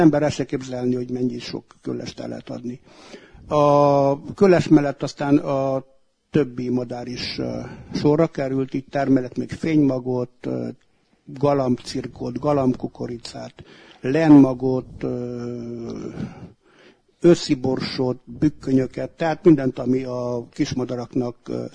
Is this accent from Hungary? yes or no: no; Küküllődomb, Mureș County, Romania; amit a szüleim törököltem Küküllődombon, onnan származom